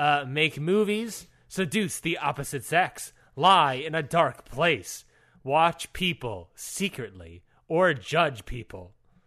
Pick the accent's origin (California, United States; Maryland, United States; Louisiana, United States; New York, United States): Maryland, United States; Luckily, I grew up in Maryland.